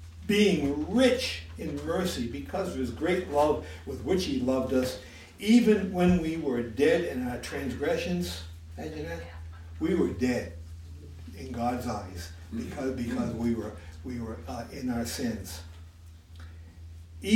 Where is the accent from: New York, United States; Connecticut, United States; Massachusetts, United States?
Massachusetts, United States; born there; I'm born in Massachusetts. I'm just an American far, far, far away from Israel.